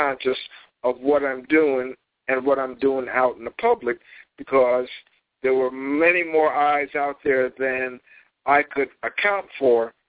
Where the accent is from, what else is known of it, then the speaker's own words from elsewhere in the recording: Jamaica, Queens, New York, United States; the community that I grew up in here in Jamaica, Queens